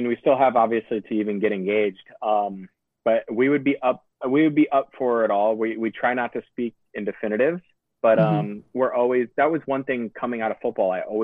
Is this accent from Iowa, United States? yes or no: no; Illinois, United States; I grew up in Illinois on a farm, so technically I am too